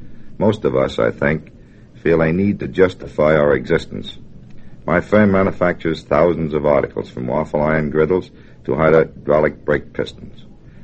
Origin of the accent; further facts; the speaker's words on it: Brooklyn, New York, United States; born there; I was born in Brooklyn. My father died when I was 10, and my mother ran a stationery store to keep the family going.